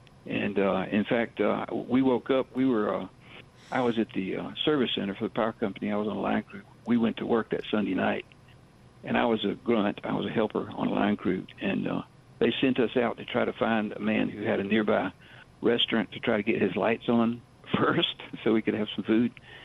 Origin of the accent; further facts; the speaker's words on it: Gulfport, Mississippi, United States; I grew up in Gulfport and was in Gulfport working on the Mississippi Power Company line crew during Camille, which was in 69.